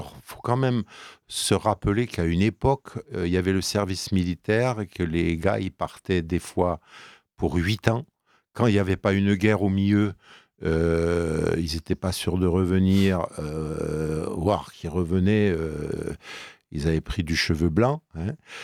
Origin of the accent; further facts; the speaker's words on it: Corsica, France; Moi, je suis corse, alors fais attention.